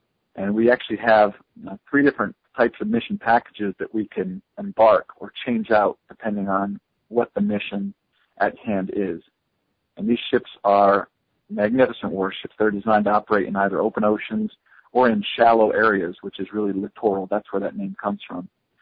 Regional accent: New York, United States; And my mom, you know, served in the bank industry for a while in my hometown in upstate New York.

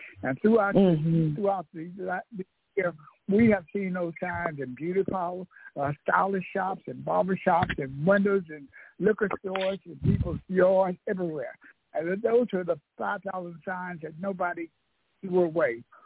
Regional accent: Bogalusa, Louisiana, United States; I can remember when I was growing up in Bogalusa, Louisiana, which is the home of the Deacons

